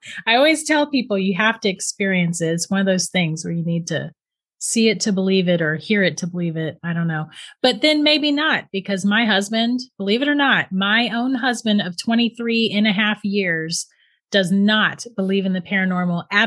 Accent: St. Augustine, Florida, United States; now in Ohio, United States; We just moved to Ohio in 2012. Until then, I was born and raised in St. Augustine, Florida.

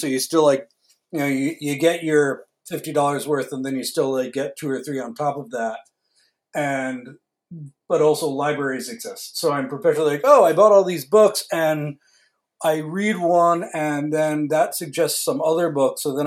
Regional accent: Connecticut, United States; I grew up in Connecticut, but I hadn't been here for, like 30 years really. And close to, 25, 30 years.

